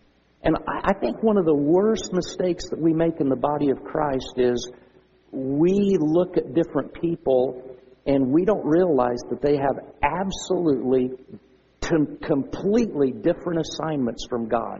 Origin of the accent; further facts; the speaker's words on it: United States; I mean, I'm an American. I bleed red, white, and blue. I love our country, you know, all that.